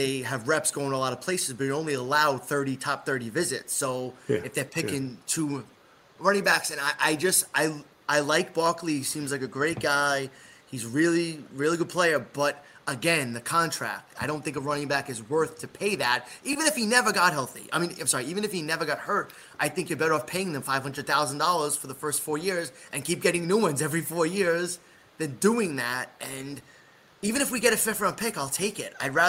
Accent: Bronx, New York, United States; I'm from New York as well, but I would where be a from? Little bit. I'm from the Bronx.

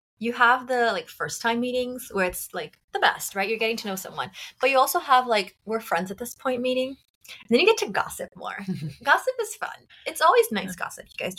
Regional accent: Arizona, United States; I'm from Arizona. I want books from these two places.

